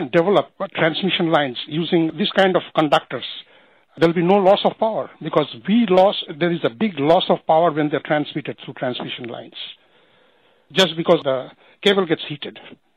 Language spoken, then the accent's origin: English; Bangladesh; See, I'm from Bangladesh.